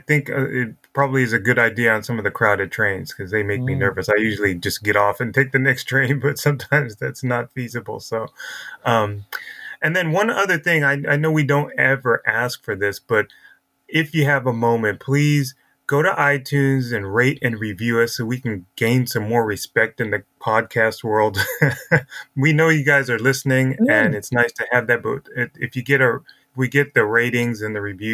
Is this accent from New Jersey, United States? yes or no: no; California, United States; we're from California and we know what real earthquakes are.